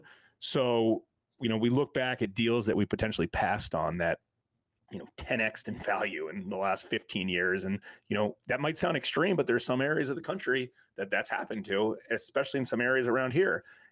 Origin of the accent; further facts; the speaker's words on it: Washington D.C.–Baltimore area, United States; also born or lived in Colorado; from Hard Money Bankers. In the Washington D.C. Baltimore area, born and raised here. Moved out a little bit for college and to see Colorado